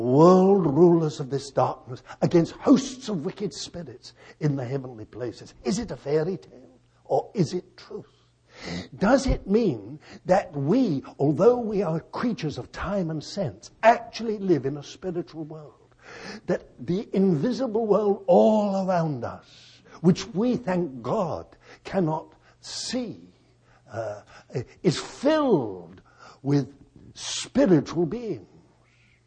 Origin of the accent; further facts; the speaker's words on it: Israel; I come from Israel, as you all know.